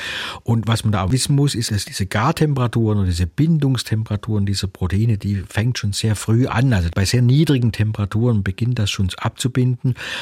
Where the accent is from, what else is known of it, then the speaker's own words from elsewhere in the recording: Baden-Württemberg, Germany; Gut, die Leberknäpfle kannte ich natürlich als Schwabe wiederum.